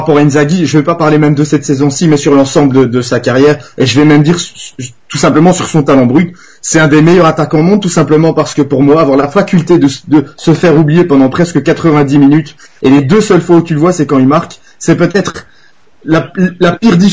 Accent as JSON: {"language": "French", "country": "Belgium", "said": "parce que moi je suis belge"}